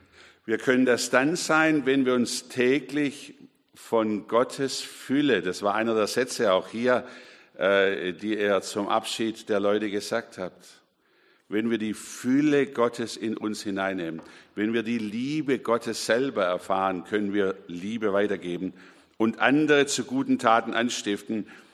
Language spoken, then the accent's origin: German; Bavaria, Germany; Ich komme ja nun aus Bayern und wir haben die Berge so ein bisschen vor uns, das Voralpenland.